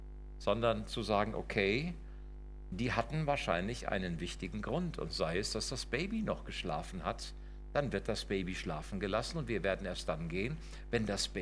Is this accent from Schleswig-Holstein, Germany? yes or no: no; Hagen, North Rhine-Westphalia, Germany; für euch bin ich ja Norddeutscher, wobei ich dann immer schmunzeln muss, wenn ihr auf der Landkarte Deutschlands guckt, liegt Hagen quasi mittendrin.